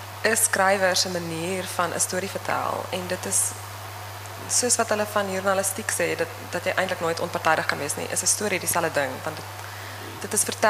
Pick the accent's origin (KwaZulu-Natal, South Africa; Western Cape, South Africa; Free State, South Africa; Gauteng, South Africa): KwaZulu-Natal, South Africa; Vir my, ek het self in Zululand groot geword, of ek toe gebore en ook elke vakansie daar spandeer